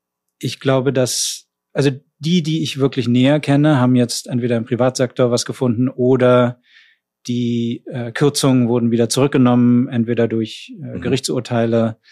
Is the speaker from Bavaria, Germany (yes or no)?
no; Berlin, Germany; ich bin eigentlich mit sehr viel Armee und so aufgewachsen in West-Berlin